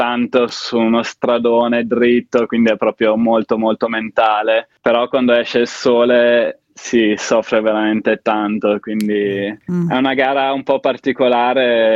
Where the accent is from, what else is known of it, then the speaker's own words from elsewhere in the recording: Verona, Veneto, Italy; i miei genitori sono entrambi inglesi e quindi per questo ho il nome e il cognome. Però sono nato a Verona e sono cresciuto lì, ho vissuto tutta la vita a Verona